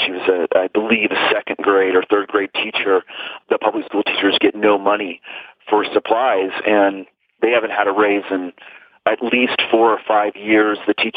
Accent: Tulsa, Oklahoma, United States; So most people that I grew up with in Tulsa that I stay friends with would not even consider sending their children to a public school.

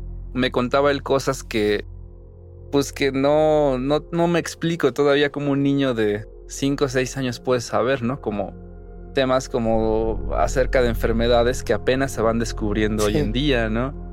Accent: La Piedad, Michoacán, Mexico; also born or lived in Encarnación de Díaz; now in Mexico City, Mexico; Viví mi infancia fuera de la Ciudad de México. Nací aquí, pero vivimos en La Piedad, Michoacán y en Encarnación de Díaz, Jalisco, un pueblito conocido como La Chona.

